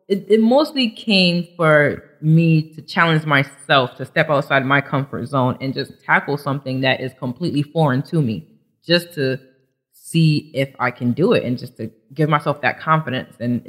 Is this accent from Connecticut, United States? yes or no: yes; Bloomfield, Connecticut, United States; now in Windsor Locks, United States; Well, I am from Bloomfield, Connecticut.